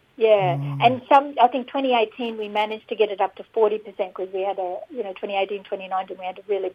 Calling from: Darwin, Northern Territory, Australia; So I'm ringing from Larrakia country in Darwin.

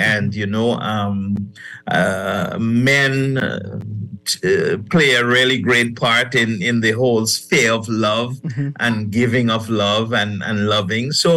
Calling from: Grenada; And I'm beaming from Grenada.

